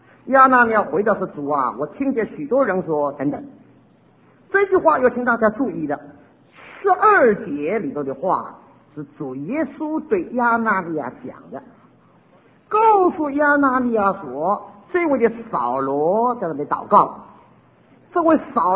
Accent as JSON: {"language": "Chinese", "region": "Jiangnan", "country": "China", "said": "这爽快就我们江南人也吃不消，我们江南人不爽快就你也吃不消"}